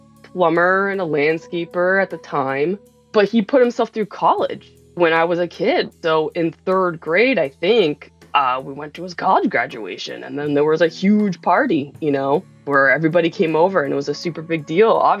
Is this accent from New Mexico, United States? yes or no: no; New Jersey, United States; now in Alexandria, United States; No, I grew up in New Jersey. With, as this goes on and I get a little bit more animated, you'll be able to hear probably the accent a little bit.